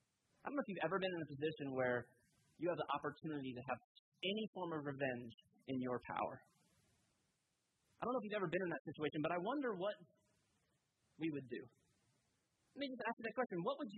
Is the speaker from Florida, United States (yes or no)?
yes; Florida, United States; I grew up in South Florida, and when I was in sixth grade, there was an eighth grader who would come and meet me after school every day.